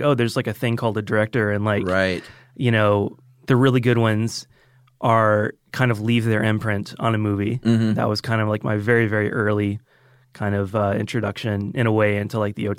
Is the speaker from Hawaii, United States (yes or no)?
no; Roswell, Georgia, United States; also born or lived in Marietta; Yeah, I grew up in, well, I was born in Marietta, but then we moved to Roswell when I was like 3 or 4.